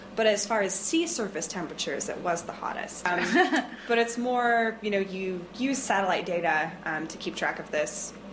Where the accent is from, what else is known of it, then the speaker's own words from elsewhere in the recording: Washington, United States; I'm from the Puget Sound, and there we have a really robust oyster farming.